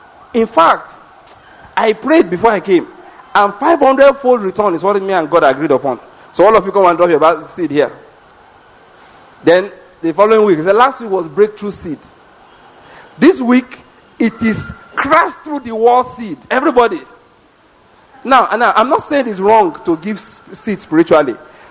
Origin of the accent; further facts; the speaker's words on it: Ondo, Nigeria; You know, in my hometown, well, not really my hometown, but that's where we live, that's where I grew up, okay? There is a there is a school there where people send their children from Lagos. This is Ondo State.